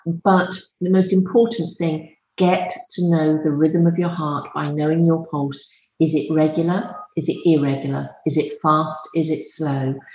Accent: United Kingdom; You can tell by my accent, I'm British with my heart in the US.

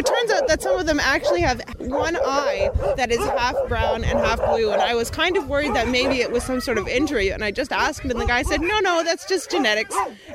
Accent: St. Albert, Alberta, Canada; a farm right outside St. Albert, which is my hometown.

